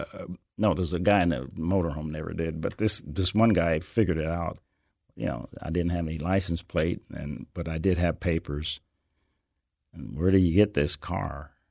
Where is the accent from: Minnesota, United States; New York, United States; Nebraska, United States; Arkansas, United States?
Nebraska, United States